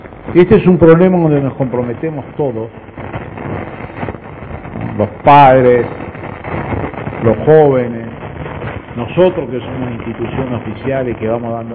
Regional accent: Oberá, Misiones, Argentina; por la localidad Oberá, que es mi ciudad de origen.

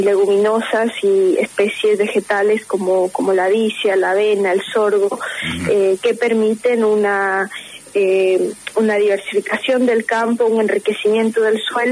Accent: Quito, Pichincha, Ecuador; Yo soy de Ecuador, de la capital, Quito.

